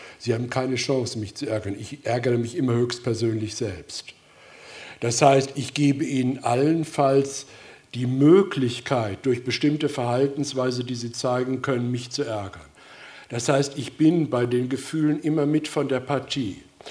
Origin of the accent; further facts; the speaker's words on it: Baden-Württemberg, Germany; Jedes Jahr wird in Deutschland, in der Nähe, wo ich herkomme, in Mannheim